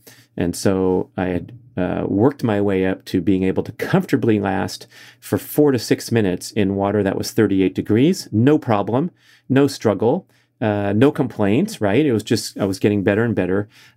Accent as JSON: {"language": "English", "town": "Los Angeles", "region": "California", "country": "United States", "tie": "born or raised there", "said": "to my hometown of Los Angeles in 2028."}